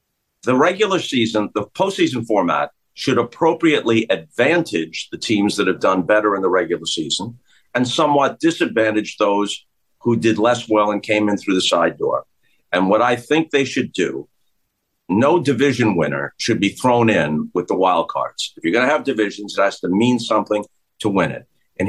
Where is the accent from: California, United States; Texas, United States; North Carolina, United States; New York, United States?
New York, United States; Growing up on Long Island